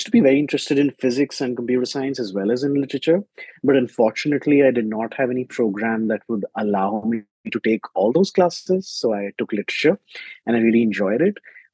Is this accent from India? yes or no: yes; Delhi, India; moved away as an adult; now in Arizona, United States; I grew up in Delhi, India. I lived there my whole life before coming to Arizona for my PhD. And at the undergrad level and at the master's level, I studied English literature in Delhi University and at a university called the Jawaharlal Nehru University.